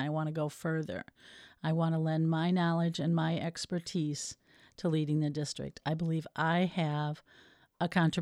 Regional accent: Traverse City, Michigan, United States; I am from Traverse City, and I am running for Traverse City Area Public Schools School Board.

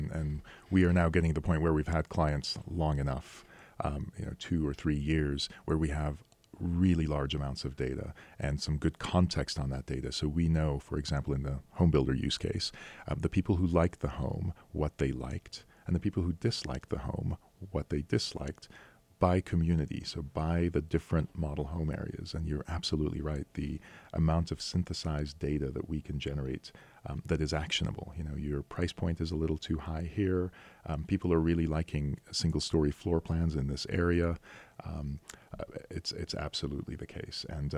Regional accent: Egypt; now in Park City, United States; My parents had the foresight in the early 80s to immigrate to this country.

